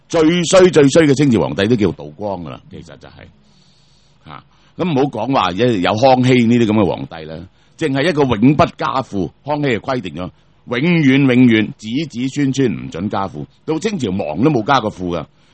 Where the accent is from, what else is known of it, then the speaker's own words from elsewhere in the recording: Zhongshan, Guangdong, China; moved away; 咁我屋企咧，我鄉下咧就喺廣東中山縣南文村，隔離咧就係翠亨村。咁但係咧，因為即係共產黨嘅關係咧，我好耐都冇翻去。喺廿年前到咧就翻過去一次啦。